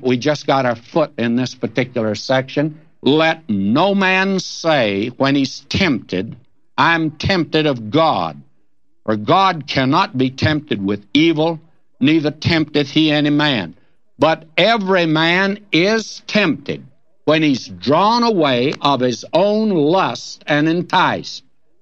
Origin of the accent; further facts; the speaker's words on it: Texas, United States; I'm a Texan who wants to go back there. That's where I lived as a boy.